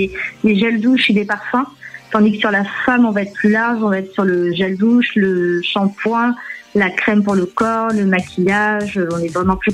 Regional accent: Angoulême, Nouvelle-Aquitaine, France; Alors moi je suis d'Angoulême et je me déplace sur toute la Charente.

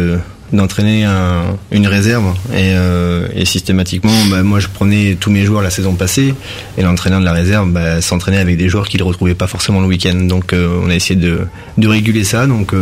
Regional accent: Poitiers, Nouvelle-Aquitaine, France; Donc moi je suis de Poitiers à la base

